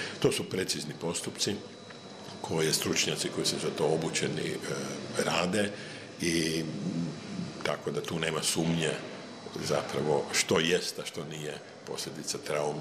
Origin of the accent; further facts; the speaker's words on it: Croatia; bar kod nas u Hrvatskoj, govori o tome